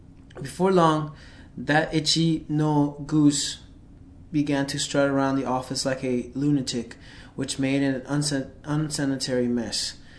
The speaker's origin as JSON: {"language": "English", "town": "Wittmann", "region": "Arizona", "country": "United States", "tie": "born or raised there", "said": "I was born here in Arizona, and my parents are from Michoacán, Mexico. I've lived basically my whole life in Whitman, Arizona, which is far, far away from here and from Tempe, I think 56 miles."}